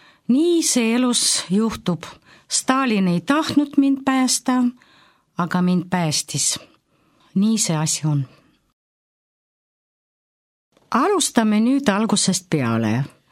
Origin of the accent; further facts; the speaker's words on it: Saint Petersburg, Russia; Ma sündisin Sankt-Peterburis.